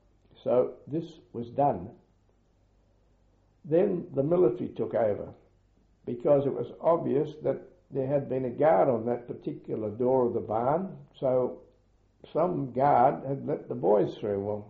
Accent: Australia; And being an Australian, I said, no, we'll split it in half

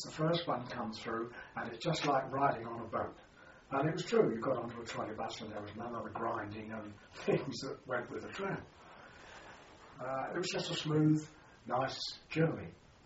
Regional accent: London, United Kingdom; born there; I was born in Acton, at London, Westray, on the 4th of May 1925.

